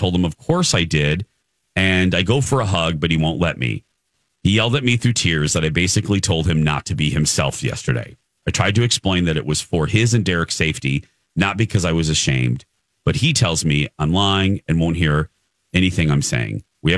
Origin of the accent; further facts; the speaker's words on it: Indiana, United States; I'm from Indiana, and I was the only assumed gay guy in most of my school situations.